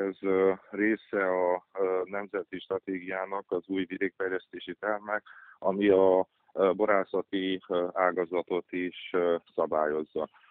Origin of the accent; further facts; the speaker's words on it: Satu Mare County, Romania; ahonnan én is származom, Szatmár megyéből